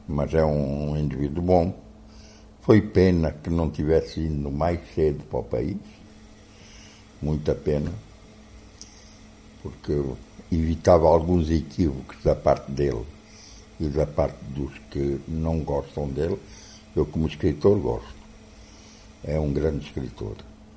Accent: Benguela, Angola; Tive 6 meses em Benguela, que é a minha terra.

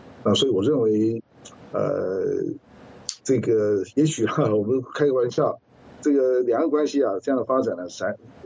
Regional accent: Taiwan; 其实我们台湾人已经说在已经不是那么在乎了

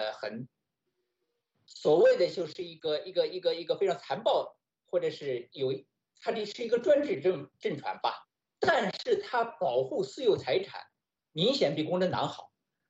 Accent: China

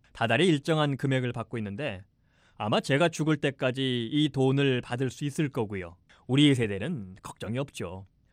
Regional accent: United States; 제가 큰 부자는 아니지만 미국에서 태어나고 자라면서 좋은 것들을 충분히 누리면서 살았으니까

